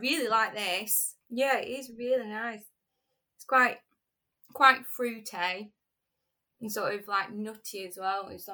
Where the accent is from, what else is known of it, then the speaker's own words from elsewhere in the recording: Scotland, United Kingdom; I grew up in Scotland.